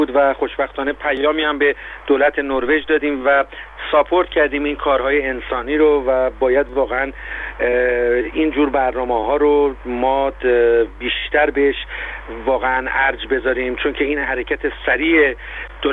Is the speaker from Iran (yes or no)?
yes; Iran; هممون دیگه در این شرایط بسیار حساس کشورمون به عنوان یک ایرانی